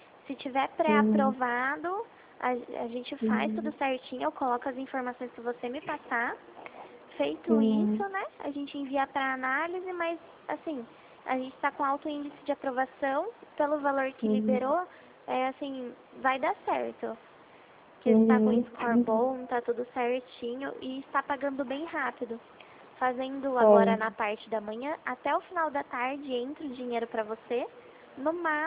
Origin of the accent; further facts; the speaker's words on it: Itu, São Paulo, Brazil; eu sou de Itu.